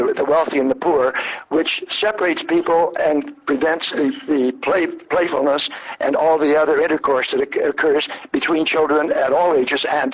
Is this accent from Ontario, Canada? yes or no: no; Lethbridge, Alberta, Canada; I've seen that right here in Lethbridge. I grew up here in Lethbridge, and it was true then, and it's much truer today.